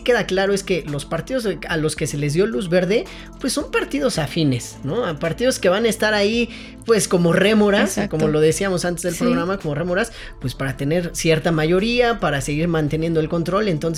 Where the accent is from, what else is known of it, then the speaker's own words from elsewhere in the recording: Mexico; lo ideal para el desarrollo de la política en México y para todos como mexicanos